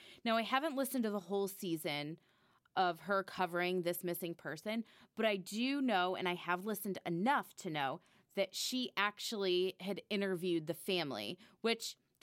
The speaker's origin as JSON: {"language": "English", "town": "Wallingford", "region": "Connecticut", "country": "United States", "said": "And this case happened in Wallingford, Connecticut, where I'm from."}